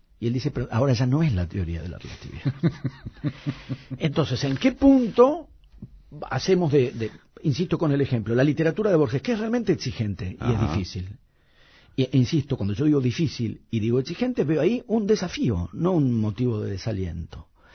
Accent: Buenos Aires, Argentina; soy un porteño de clase media

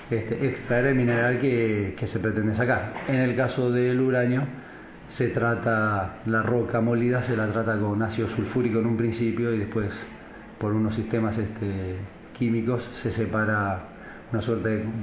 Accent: San Rafael, Mendoza, Argentina; somos de San Rafael, de Mendoza, en Argentina.

